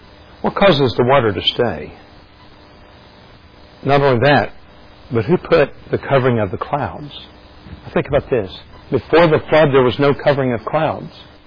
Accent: East Coast, United States; I grew up in the East Coast.

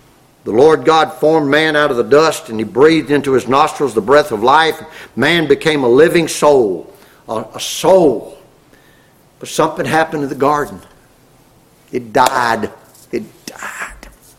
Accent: Louisiana, United States; I remember growing up in Louisiana

